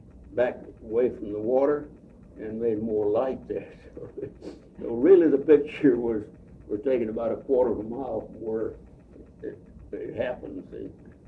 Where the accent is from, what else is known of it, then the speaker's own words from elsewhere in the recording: Palestine, Texas, United States; My hometown was Palestine, Texas, East Texas, and we had lots of colored people there.